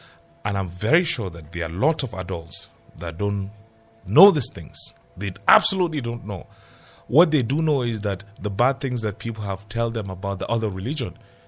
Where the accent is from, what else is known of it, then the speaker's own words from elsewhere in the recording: Jos, Plateau, Nigeria; how I grew up in Jos, that the only distinction was that if we go to Makarantang alone